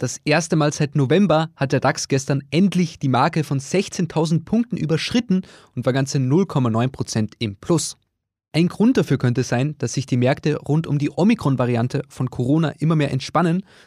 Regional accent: Austria; meiner Heimat Österreich

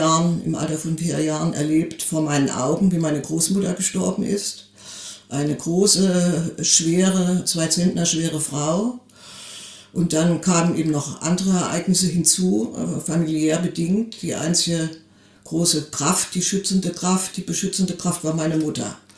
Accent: Thuringia, Germany; also born or lived in Leipzig; Also ich bin ja eigentlich wider Willen in den Thüringer Wald gekommen. Ich bin ja in Leipzig geboren und meine Mutti zog mit mir, da war ich noch nicht ganz 4 Jahre alt, wieder zurück in ihre Heimat.

